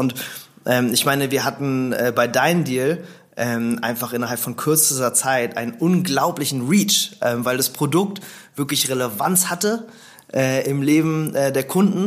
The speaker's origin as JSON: {"language": "German", "region": "Berlin", "country": "Germany", "tie": "born or raised there", "said": "Also ich bin in Berlin geboren, vor ein bisschen mehr als 30 Jahren, bin hier aufgewachsen. Meine Mama ist Amerikanerin, mein Vater ist Deutscher."}